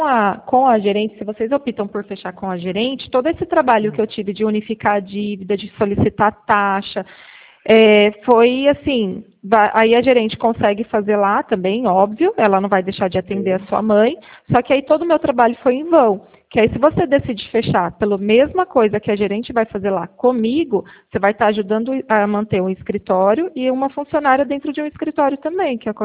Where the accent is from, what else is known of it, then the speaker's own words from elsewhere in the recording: Pedreira, São Paulo, Brazil; eu sou de Pedreira.